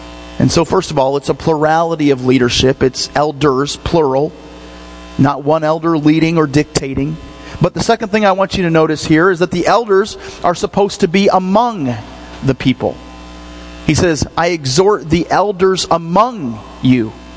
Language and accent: English; Alma, Michigan, United States; I grew up in Michigan, the son of a preacher's kid. And in that church that I grew up in Alma, Michigan, at East Superior Christian Church